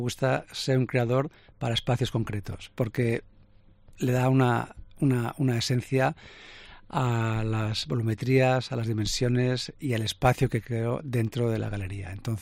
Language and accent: Spanish; Palma de Mallorca, Balearic Islands, Spain; Yo soy de Palma de Mallorca y cuando era pequeño iba al sur de la isla a nadar a las playas